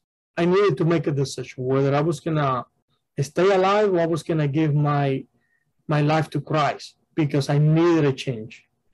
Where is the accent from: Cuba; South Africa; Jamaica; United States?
Cuba; growing up in Cuba in a godless society where you don't hear about Christ